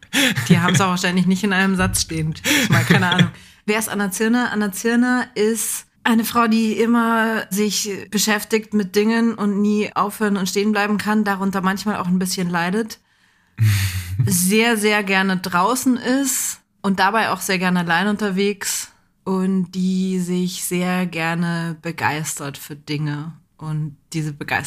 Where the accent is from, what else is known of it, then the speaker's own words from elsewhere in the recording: Aschau im Chiemgau, Bavaria, Germany; now in Oberaudorf, Germany; Ich bin aufgewachsen in Aschau im Chiemgau. Das ist hier, wenn man jetzt aus den Fenstern guckt, von da, wo wir gerade sind, Luftlinie ungefähr 20, 30 Kilometer weg. Ich lebe jetzt in Oberaudorf im Inntal